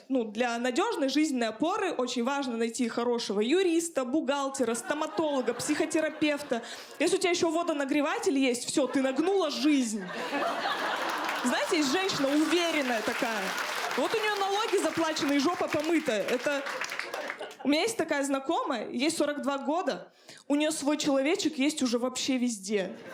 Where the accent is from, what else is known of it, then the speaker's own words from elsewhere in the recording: Chelyabinsk, Chelyabinsk Oblast, Russia; я из Челябинска, это у меня, может, и от мамы